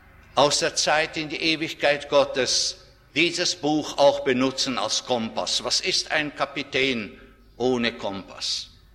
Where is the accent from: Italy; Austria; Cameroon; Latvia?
Latvia; Riga; Überall, wo ich in meiner Heimatstadt Riga oder in den verschiedenen Gemeinden und Gruppen deutscher, evangelisch-lutherischer Christen in den Sowjetrepubliken bin